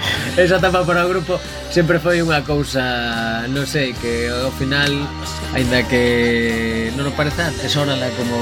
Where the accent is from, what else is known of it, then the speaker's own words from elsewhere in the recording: A Coruña, Galicia, Spain; que somos de Coruña